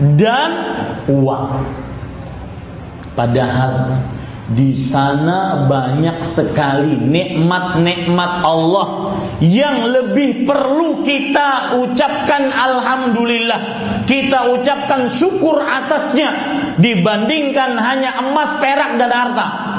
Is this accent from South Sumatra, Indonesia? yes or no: no; Banjarmasin, South Kalimantan, Indonesia; Seorang musafir seperti saya datang dari Banjarmasin jauh-jauh ke Pamekasan ini.